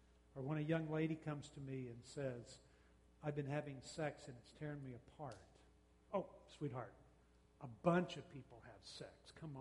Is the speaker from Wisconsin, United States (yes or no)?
no; New Orleans, Louisiana, United States; I grew up in New Orleans where the issue black and white didn't bother me.